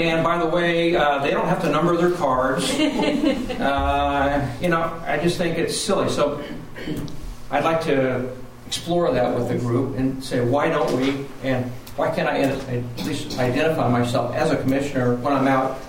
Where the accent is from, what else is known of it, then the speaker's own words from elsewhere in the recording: Bakersfield, California, United States; I'm from Bakersfield.